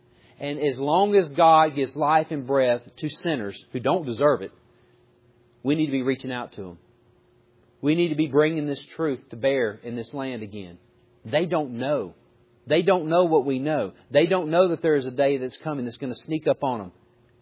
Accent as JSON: {"language": "English", "region": "Mississippi", "country": "United States", "said": "Not very smart, but you know what I know. I was from Mississippi. I never really seen this."}